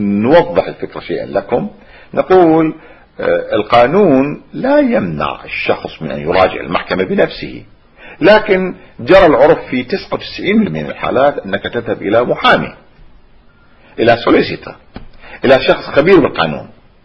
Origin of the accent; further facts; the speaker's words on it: Najaf, Najaf Governorate, Iraq; كان عندنا في النجف الأشرف على سبيل المثال أو في كربلاء كان شخص معروف بتجبير الكسور،